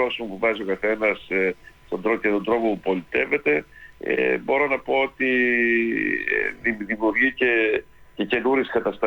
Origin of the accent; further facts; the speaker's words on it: Eastern Macedonia and Thrace, Greece; για όλους εμάς που είμαστε από εδώ από τη Θράκη, που ζήσαμε, που ζούμε, που αναπτυσσόμαστε εδώ πέρα